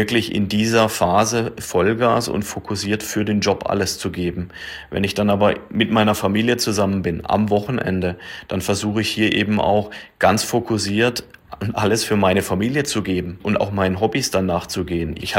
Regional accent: Neckarsulm, Baden-Württemberg, Germany; Ich bin wieder zurückgekommen in meine Heimat, wo meine Karriere hier vor über 20 Jahren gestartet hat bei Audi in Neckarsulm.

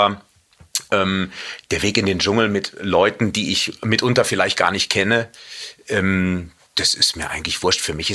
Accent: Cologne, North Rhine-Westphalia, Germany; also born or lived in Los Angeles; Ich komme aus Köln, NRW, na klar, wie man das unschwer vielleicht hört.

